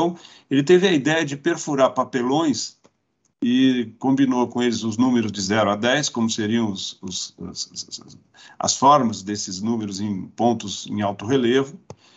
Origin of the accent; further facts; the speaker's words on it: São Paulo, Brazil; moved away as an adult; now in Curitiba, Brazil; eu sou paulistano e, por opção, estou aqui em Curitiba 2 décadas já, mas São Paulo está no meu sangue, né? Como não poderia deixar de ser. Eu sou um homem de 64 anos, tenho cabelos grisalhos, ainda os tenho, e só tenho a pele clara, né?